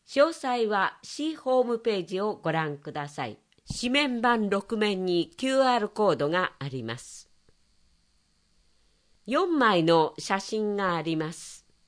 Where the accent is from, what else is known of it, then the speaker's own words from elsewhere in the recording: Tokorozawa, Saitama, Japan; 所沢の思い出。生まれ育った市には思い出ばかりです。